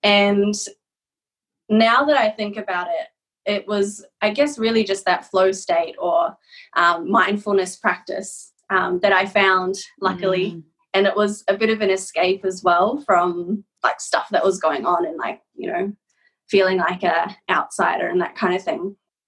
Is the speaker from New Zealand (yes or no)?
yes; New Zealand; also born or lived in Japan; I grew up in New Zealand, and my mum is Japanese. I was born in Japan and grew up in New Zealand. My dad is a New Zealander from Irish and Welsh heritage. And I grew up in a small town in New Zealand